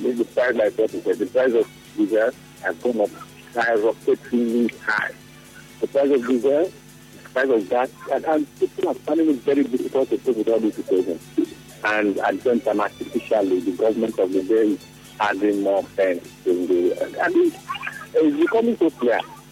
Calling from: Benin City, Edo, Nigeria; calling from Benin.

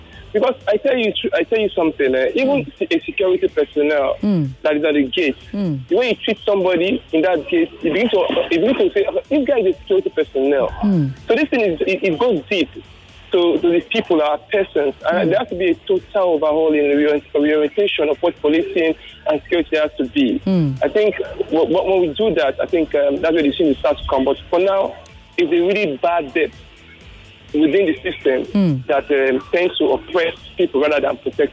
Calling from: Kirikiri, Lagos, Nigeria; I'm calling you from Kirikiri right now.

